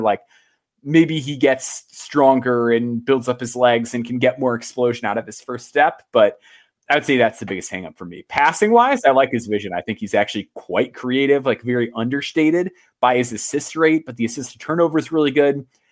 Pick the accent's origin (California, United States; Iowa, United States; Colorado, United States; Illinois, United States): Illinois, United States; growing up in Chicagoland, the Bulls signed him